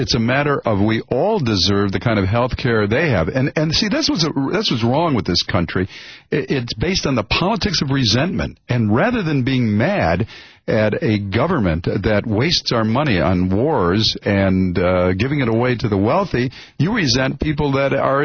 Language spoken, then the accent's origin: English; Canada; I just wanted to say that I'm from Canada and I'm a student.